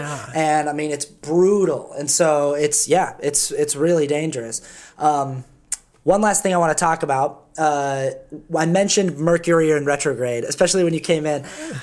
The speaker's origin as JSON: {"language": "English", "town": "Salt Lake City", "region": "Utah", "country": "United States", "also_born_or_lived": "New York City / Los Angeles", "said": "So I've lived in New York City and I've lived in Los Angeles and I'm from Salt Lake City."}